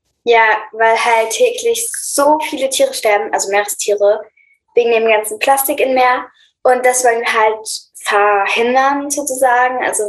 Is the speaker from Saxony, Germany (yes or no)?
yes; Leipzig, Saxony, Germany; wir sind 11 und 12 Jahre alt und wir kommen aus Leipzig